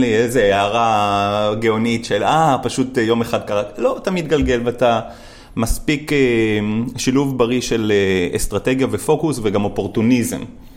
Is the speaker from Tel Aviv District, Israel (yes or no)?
no; Ra'anana, Central District, Israel; also born or lived in Afula / South America; אבל חייתי הרבה שנים בדרום אמריקה וגדלתי ברעננה.